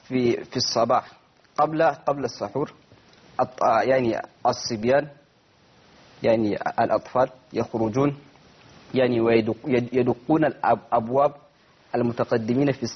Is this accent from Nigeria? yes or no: yes; Nigeria; أبدأ يعني باستقبال رمضان عندنا في نيجيريا